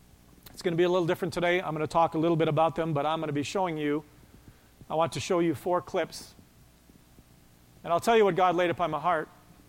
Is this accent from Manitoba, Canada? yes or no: no; Westlock, Alberta, Canada; it comes from my hometown of Westlock